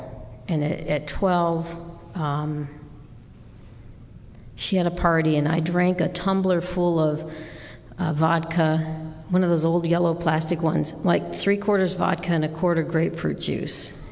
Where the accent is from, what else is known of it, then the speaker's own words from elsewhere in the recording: Detroit, Michigan, United States; moved away; also born or lived in Las Vegas; I'm from Detroit, Michigan.